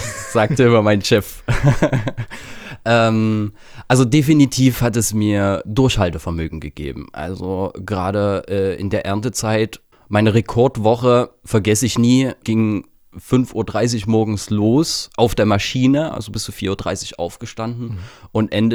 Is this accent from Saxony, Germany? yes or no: yes; Königshain-Wiederau, Saxony, Germany; Ich bin halt auf dem Dorf groß geworden.